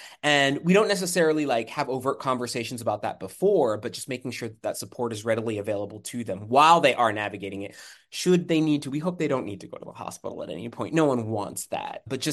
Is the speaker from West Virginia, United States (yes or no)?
yes; West Virginia, United States; I am brown and I grew up in West Virginia. Like, I'm an Appalachian kid